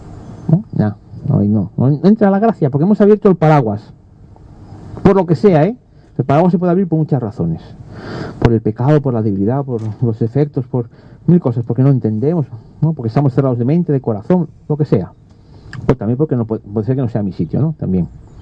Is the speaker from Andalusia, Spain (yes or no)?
no; Galicia, Spain; Los que somos de Galicia sabemos que cae la lluvia y te mojas, ¿no?